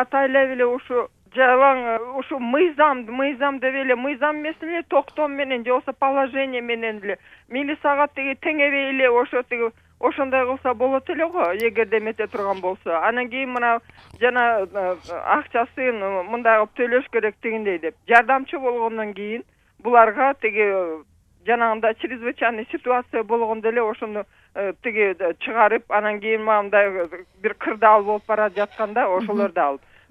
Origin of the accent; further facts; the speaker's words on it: Bishkek, Kyrgyzstan; Мен тиги Бишкектен болом … пенсионеркам.